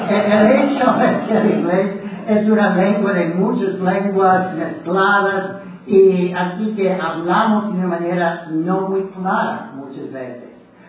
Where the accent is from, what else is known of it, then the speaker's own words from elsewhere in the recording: Puerto Rico; He aprendido que como puertorriqueño no quiero hablar hablando del sur de donde viví por 10, 8 años de mi vida